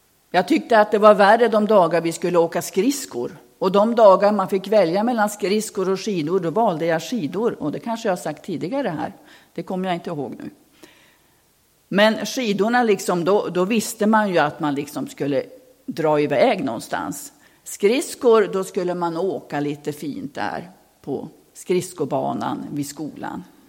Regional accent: Robertsfors, Västerbotten County, Sweden; en skidtävling som var ett par mil söder då om Robertsfors där jag kommer ifrån.

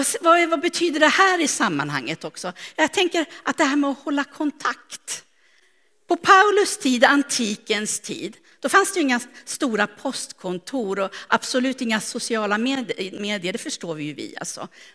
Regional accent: Strängnäs, Södermanland, Sweden; jag är född i Strängnäs, där tillbringar familjen barndomstiden.

